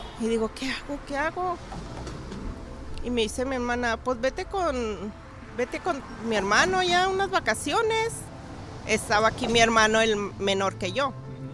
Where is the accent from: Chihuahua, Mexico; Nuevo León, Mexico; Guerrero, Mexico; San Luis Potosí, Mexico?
Chihuahua, Mexico; Villa Juárez; now in Los Angeles, United States; El centro es como a 15 minutos de donde yo soy. Soy de Villa Juárez, Chihuahua, Chihuahua.